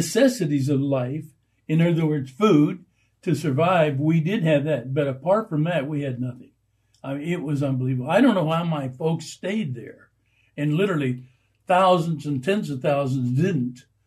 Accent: Kansas, United States; born there; And I was born in Northwest Kansas, and to say that we lived in poverty would be an understatement.

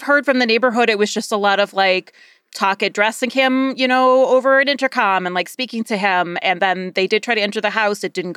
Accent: Midwest, United States; I'm from the Midwest, it looked like a house... after a tornado, literally.

